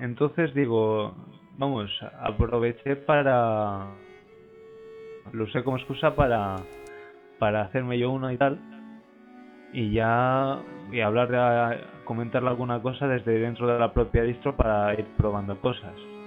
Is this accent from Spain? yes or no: yes; Spain; yo la verdad es que soy de España, un estudiante